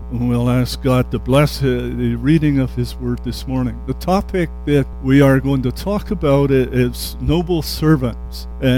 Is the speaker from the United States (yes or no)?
no; England, United Kingdom